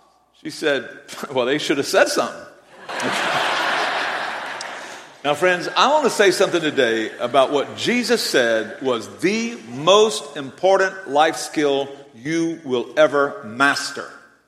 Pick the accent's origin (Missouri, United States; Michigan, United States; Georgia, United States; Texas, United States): Georgia, United States; accent: South Georgia; This is not an impediment. This is a South Georgia accent, y'all.